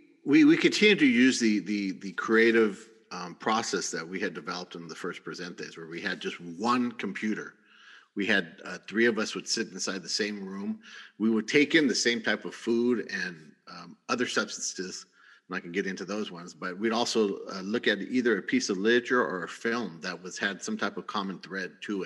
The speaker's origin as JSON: {"language": "English", "town": "San Bernardino", "region": "California", "country": "United States", "said": "And since I was a Chicano from San Bernardino"}